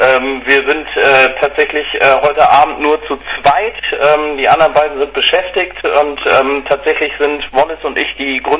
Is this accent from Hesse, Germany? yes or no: no; North Rhine-Westphalia, Germany; now in Wedel, Germany; Ich komme ursprünglich gar nicht aus Wedel. Ich komme aus Nordrhein-Westfalen und bin 2003 hierher gezogen